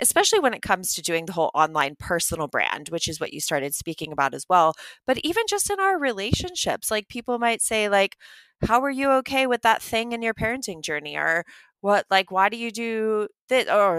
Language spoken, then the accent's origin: English; United States; So for the listeners, we're both American, but I've never ever seen you in America.